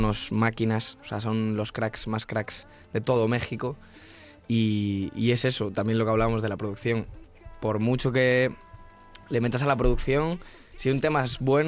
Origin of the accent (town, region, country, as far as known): Galicia, Spain